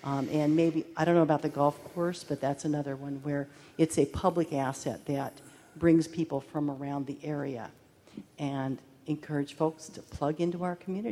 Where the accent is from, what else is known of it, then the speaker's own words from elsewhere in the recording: Atascadero, California, United States; from Atascadero.